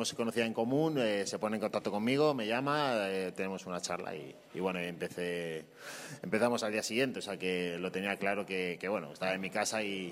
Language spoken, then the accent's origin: Spanish; Leganés, Community of Madrid, Spain; Yo vivo aquí en Leganés, soy de Leganés